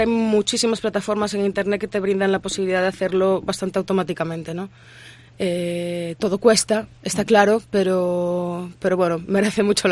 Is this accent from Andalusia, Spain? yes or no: no; Cedeira, Galicia, Spain; el próximo concierto que tenemos es el 14 de agosto en Cedeira, en las fiestas patronales. Anda. De mi pueblo.